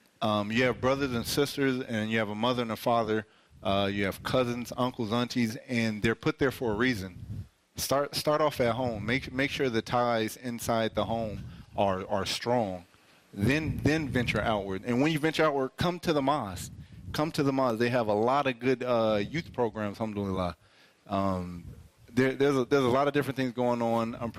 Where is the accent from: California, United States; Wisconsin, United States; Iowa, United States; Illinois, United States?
California, United States; Pomona; I'm not overly familiar with this area. I grew up in Pomona, California.